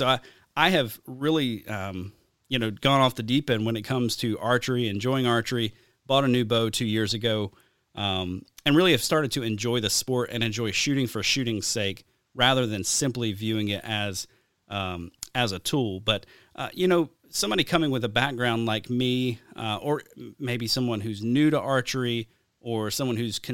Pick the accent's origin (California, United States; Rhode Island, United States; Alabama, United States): Alabama, United States; I grew up in the Deep South. We hunted in Alabama.